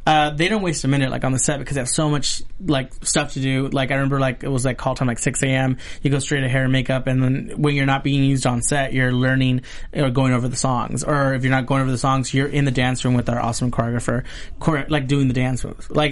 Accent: West Covina, California, United States; I grew up in West Covina.

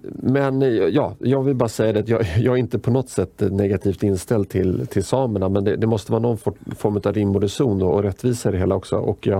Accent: Sweden; om jag som svensk medborgare inte skulle få fiska där uppe

